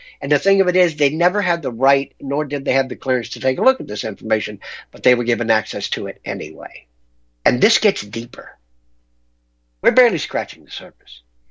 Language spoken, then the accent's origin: English; United States; As an American, I find it appalling.